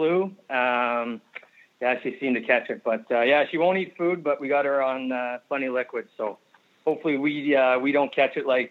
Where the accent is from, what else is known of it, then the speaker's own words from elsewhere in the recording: Chatham, Ontario, Canada; I grew up in Chatham, and I was pretty lucky.